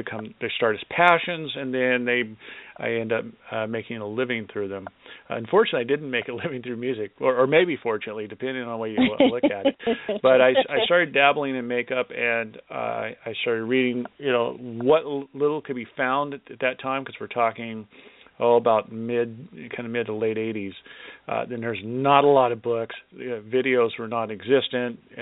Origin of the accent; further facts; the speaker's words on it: Los Angeles, California, United States; I was born in Los Angeles and spent most of my time there, at least from teenage years. And I lived in the city of Burbank, which is a small city within the county of Los Angeles.